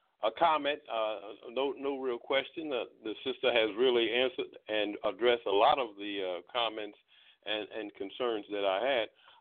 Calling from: Baltimore, Maryland, United States; I'm calling from Baltimore, Maryland.

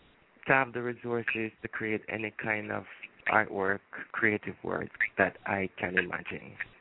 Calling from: Jamaica; calling from Jamaica.

